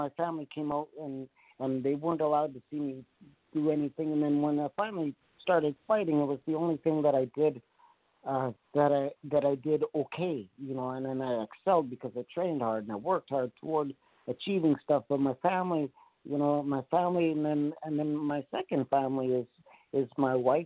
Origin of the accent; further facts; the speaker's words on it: Edmonton, Alberta, Canada; I had the best newspaper articles since billions of them in my hometown in Edmonton and throughout Canada.